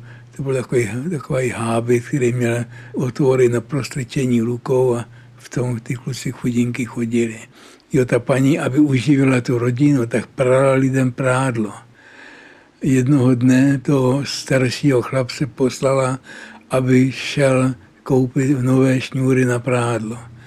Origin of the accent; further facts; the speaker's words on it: Prague, Czechia; born there; Já jsem se narodil v Benátské ulici, to je v Podskalí, a tam jsme bydleli asi 4 roky v takovém pochmurném domě.